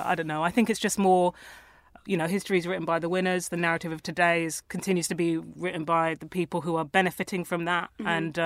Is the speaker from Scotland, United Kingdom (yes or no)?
no; Tottenham, London, United Kingdom; because I grew up around Tottenham.